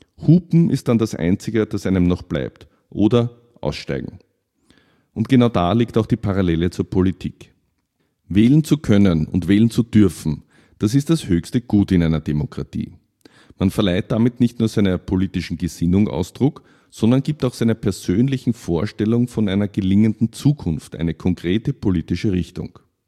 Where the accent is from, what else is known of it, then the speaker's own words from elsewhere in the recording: Vienna, Austria; Ich bin als Kind in der Nähe aufgewachsen, war bei schönem Wetter fast jeden Tag im grünen Prater